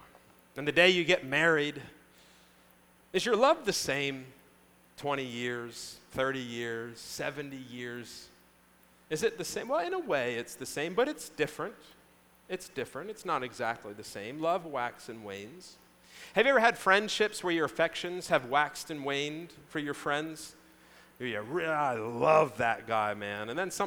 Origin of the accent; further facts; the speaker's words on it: New Jersey, United States; It's a thing we eat a lot in the Northeast. I grew up in New Jersey. We had wedding soup all the time.